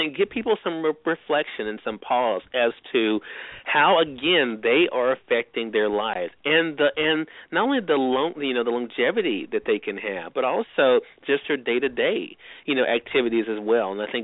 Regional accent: Mississippi, United States; but also on the radio dial in my home state of Mississippi, WYED 94.1 FM.

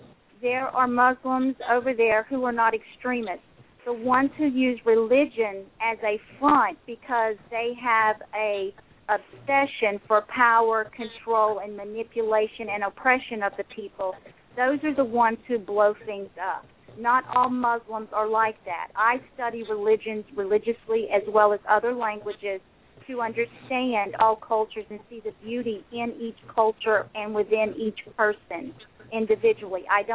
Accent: New Orleans, Louisiana, United States; I'm from the NOLA area.

